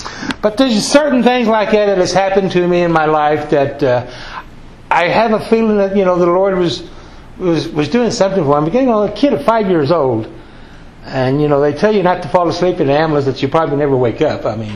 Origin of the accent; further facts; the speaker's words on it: Oklahoma, United States; But I grew up, born and raised in Oklahoma. I'm a country boy from Oklahoma, and my dad was a full-blood American Creek Indian. My mom was white.